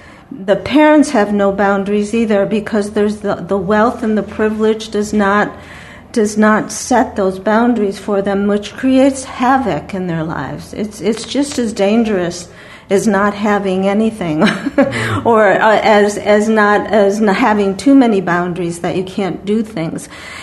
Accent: New York, United States; No, I'm from New York.

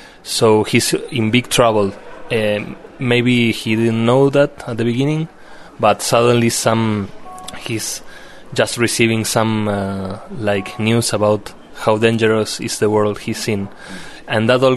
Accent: Mendoza, Argentina; So yeah, I am from Mendoza. I am from that place.

